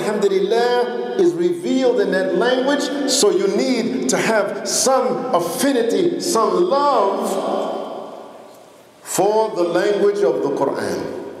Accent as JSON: {"language": "English", "town": "Brooklyn", "region": "New York", "country": "United States", "tie": "born or raised there", "said": "I grew up in Brooklyn, I grew up raised in a church, I'm a black American, no doubt."}